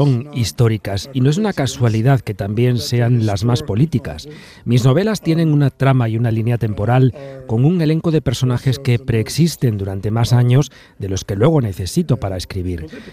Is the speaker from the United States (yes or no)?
yes; United States